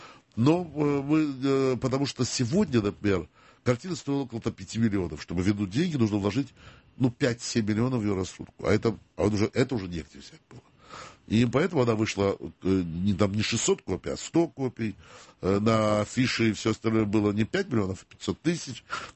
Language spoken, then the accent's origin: Russian; Baku, Azerbaijan; потому что я сижу бакинец такой